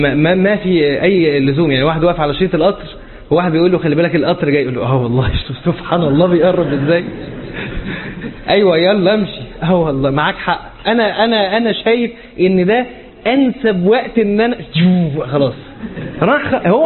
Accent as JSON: {"language": "Arabic", "town": "Alexandria", "region": "Alexandria Governorate", "country": "Egypt", "said": "يمكن احنا عندنا في اسكندريه الموضوع ده مش كتير"}